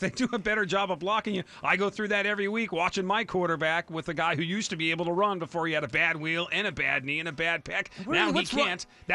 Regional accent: Canada; I'm like, dude, sorry, I'm Canadian. I can't.

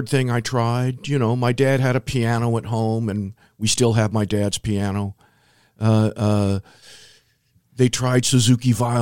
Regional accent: Anchorage, Alaska, United States; born there; now in St. Petersburg, United States; No, I was born in Anchorage, Alaska.

